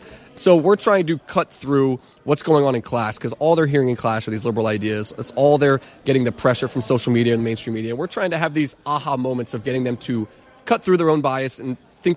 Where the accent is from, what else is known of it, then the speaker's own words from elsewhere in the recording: Virginia, United States; I went to quite a liberal high school growing up in Northern Virginia there right before college.